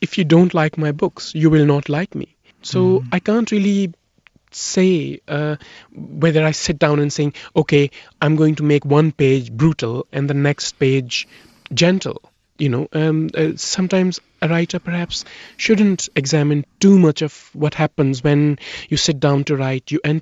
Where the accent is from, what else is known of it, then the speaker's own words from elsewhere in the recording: Pakistan; because I grew up in Pakistan